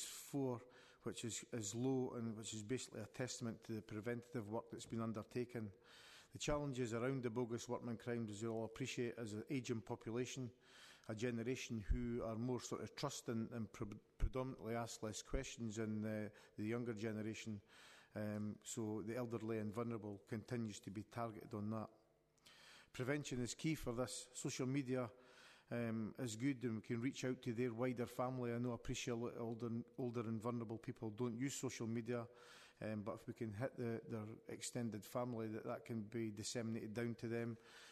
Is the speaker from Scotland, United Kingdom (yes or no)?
yes; Scotland, United Kingdom; I'm born and bred in Midlothian, so I've got that at heart.